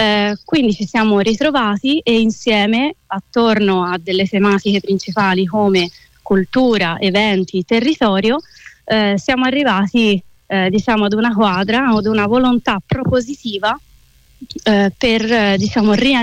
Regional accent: Rovezzano, Tuscany, Italy; born there; sono nata a Rovezzano e per un po' di tempo purtroppo sono venuta via da questa realtà per una decina di anni circa, quando avevo sui 20 anni.

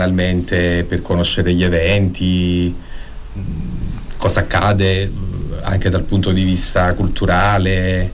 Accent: Salerno, Campania, Italy; now in Florence, Italy; Originario di Salerno.

